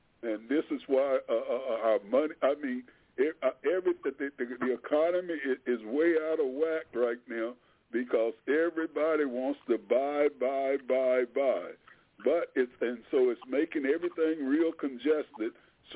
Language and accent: English; Delaware, United States; now in Washington, D.C., United States; but I am from Delaware, a couple hundred miles from Washington, D.C., on the East Coast.